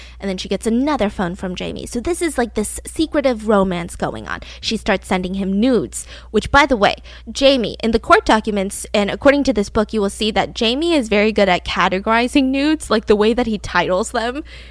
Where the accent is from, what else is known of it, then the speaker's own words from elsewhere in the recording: Pennsylvania, United States; We're from Pennsylvania. We're from Pennsylvania. We're not from the dirty South.